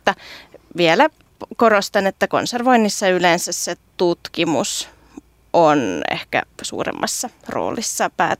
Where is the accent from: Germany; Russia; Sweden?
Russia; Saint Petersburg; now in Finland; mä oon asunut lapsena Pietarissa